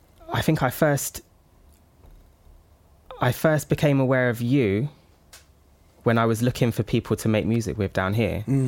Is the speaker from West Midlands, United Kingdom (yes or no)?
no; Clapham, London, United Kingdom; also born or lived in Wiltshire; So I was born in Clapham in London, and both of my parents have had issues, and they weren't able to raise me.